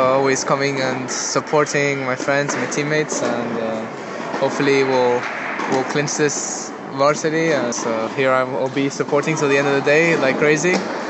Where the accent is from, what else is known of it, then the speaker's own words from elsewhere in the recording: Madrid, Community of Madrid, Spain; I'm from Madrid